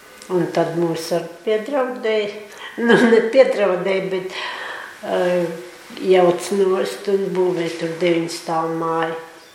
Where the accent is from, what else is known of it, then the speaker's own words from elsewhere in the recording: Latgale, Latvia; born there; Es esmu dzimusi Latgalē, Preiļu novadā.